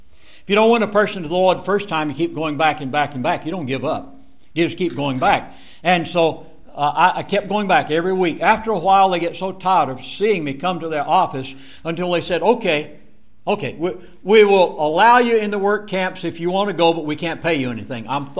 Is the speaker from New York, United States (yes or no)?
no; Georgia, United States; I'm from Georgia.